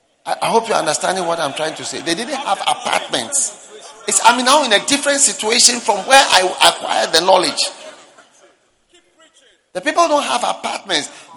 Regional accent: Nigeria; So then, I come from Nigeria, where the population of Lagos alone is more than the population of the whole of Ghana

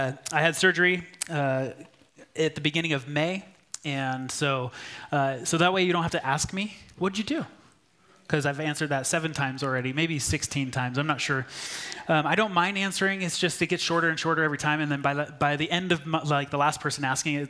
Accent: Chico, California, United States; by the way, I'm from Chico. We've been pastoring there for 10 years.

